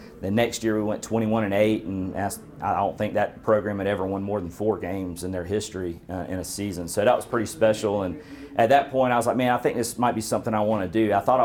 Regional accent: Sumter, South Carolina, United States; Man, so I'm from, born and raised in South Carolina, and I'm from Sumter, about an hour from Florence

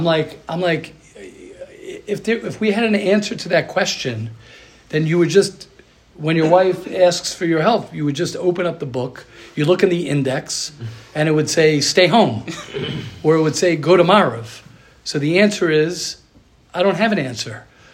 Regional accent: Baltimore, Maryland, United States; I'm from Baltimore, so nobody should be self-conscious of Silver Spring.

